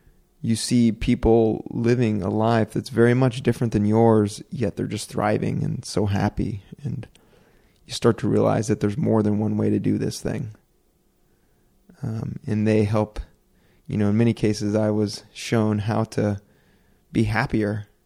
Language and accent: English; Oregon, United States; I'm moving from Oregon, and I was born and raised in Oregon. Very white Oregon, not much diversity, especially on the Oregon coast, and even where I lived in other places.